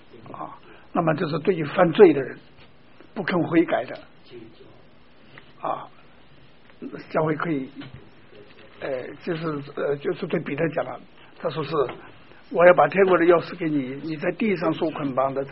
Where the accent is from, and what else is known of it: China